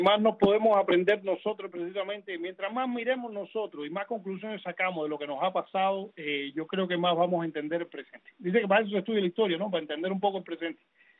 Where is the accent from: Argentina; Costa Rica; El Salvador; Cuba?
Cuba; como cubanos nos pica también el no recordar mucho la historia.